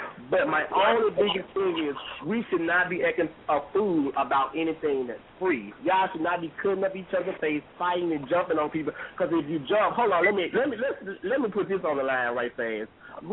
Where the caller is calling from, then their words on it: Georgia, United States; And I'm calling from Georgia.